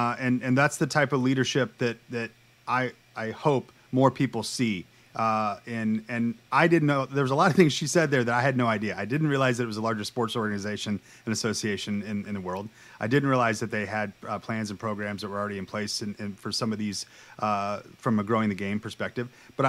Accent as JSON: {"language": "English", "region": "Indiana", "country": "United States", "said": "I've never been told that I was controversial because I'm from Indiana."}